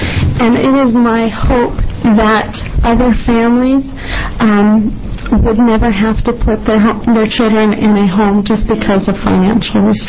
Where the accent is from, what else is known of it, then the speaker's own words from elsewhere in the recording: Corvallis, Oregon, United States; I am from Corvallis, Oregon.